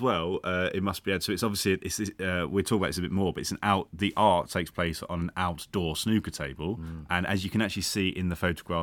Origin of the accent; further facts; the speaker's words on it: Hartley, South East England, United Kingdom; I come from North Kent in Hartley.